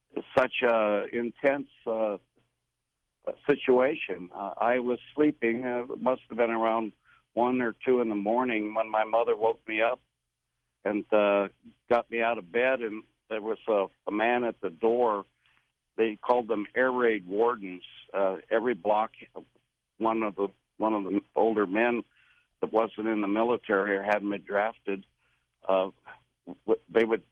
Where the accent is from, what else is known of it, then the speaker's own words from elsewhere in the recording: Glendale, California, United States; born there; right after I got out of college in California, where I was born in Glendale, California, by the way.